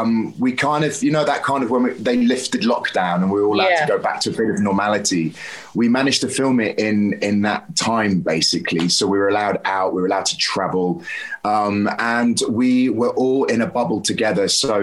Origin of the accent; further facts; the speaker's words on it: South West England, United Kingdom; I'm a country boy at heart. I grew up in Devon as a child.